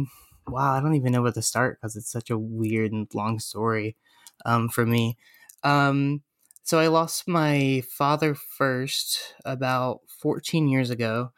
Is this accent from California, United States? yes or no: no; Florida, United States; I grew up in Florida, so like you get this like whole tourist fun atmosphere